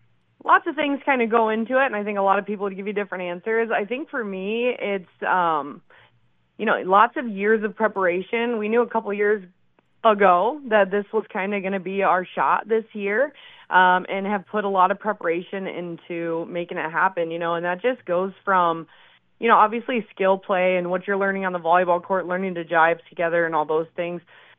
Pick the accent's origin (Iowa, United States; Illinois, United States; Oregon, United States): Iowa, United States; You know, I'm from the Dyke-New Hartford district. I drive over to Dunkerton to coach.